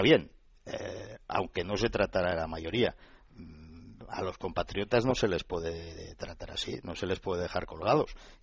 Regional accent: Catalonia, Spain; son mis compatriotas y que como yo, pues somos muchos los catalanes que queremos seguir siendo españoles

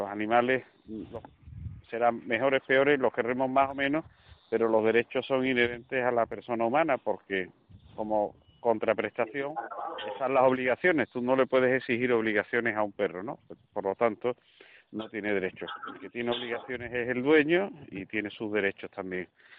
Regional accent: Seville, Andalusia, Spain; Yo soy de Sevilla, de eso sé un poco.

